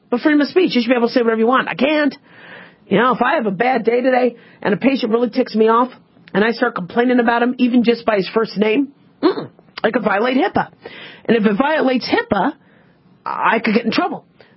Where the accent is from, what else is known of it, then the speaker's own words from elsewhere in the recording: United States; born there; even though I was born in America, I'm a U.S. citizen, right?